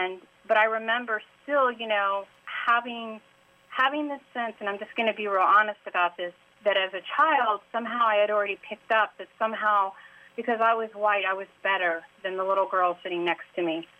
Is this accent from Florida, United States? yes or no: yes; Tallahassee, Florida, United States; Hi. Yes, I grew up here in Tallahassee. I also taught in the past.